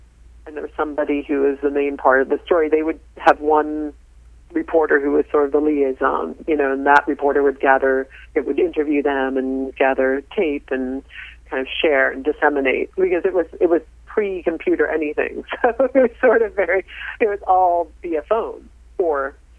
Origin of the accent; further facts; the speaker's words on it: Melville, New York, United States; we grew up in suburbia on Long Island in Melville